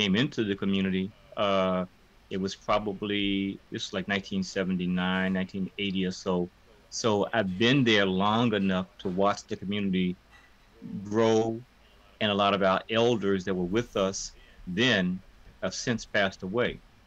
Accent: Richmond, Virginia, United States; And coming back to my hometown, which is Richmond, from Howard, I was devoted to doing some things in the community

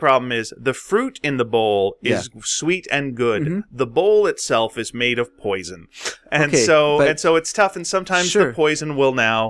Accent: Canada; You know, being a Canadian, we always have to mention if someone is Canadian.

